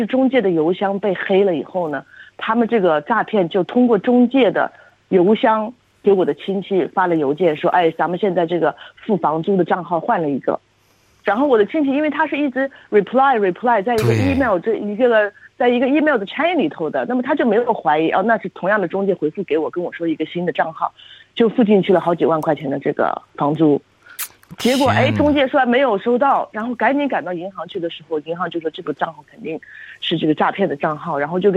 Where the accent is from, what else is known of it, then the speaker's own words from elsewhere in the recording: Australia; 因为咱们澳洲人很多是大家庭